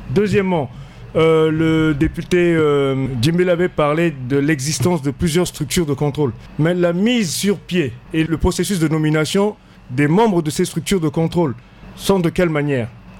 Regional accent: Central African Republic; Moi, en tant que Centrafricain lambda, je l'ai appris à travers la voie de presse, à travers les voies de médias.

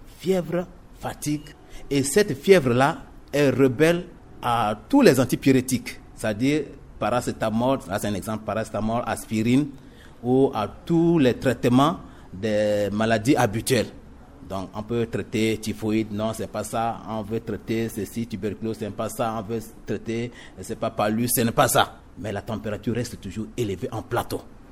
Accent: Central African Republic; en Afrique en général et en particulier chez nous en Centrafrique

